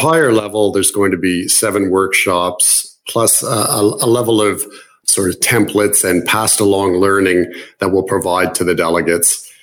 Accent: Canada; accent: Canadian; my accent is Canadian

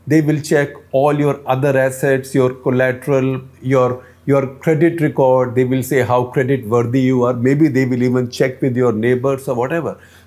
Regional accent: India; first language Hindi; English is a second language; I'm lapsing into Hindi because that's my mother tongue or my native tongue.

